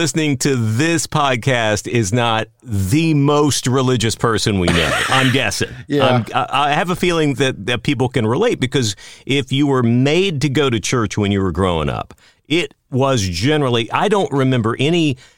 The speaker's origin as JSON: {"language": "English", "region": "Texas", "country": "United States", "tie": "born or raised there", "said": "I was raised in the Methodist Church, which was great for West Texas because it could have been Baptist and that could have gotten ugly."}